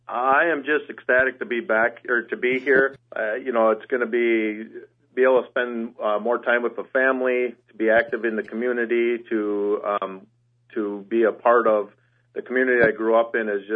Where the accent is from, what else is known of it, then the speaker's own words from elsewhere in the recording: Rib Lake, Wisconsin, United States; I grew up in Rib Lake, and I went to school in Rib Lake.